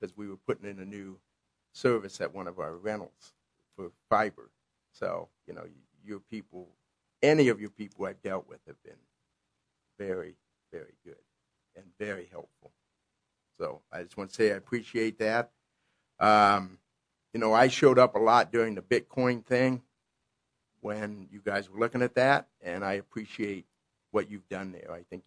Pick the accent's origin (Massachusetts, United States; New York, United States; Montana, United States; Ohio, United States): Ohio, United States; you know, my wife grew up here, but I was from Ohio.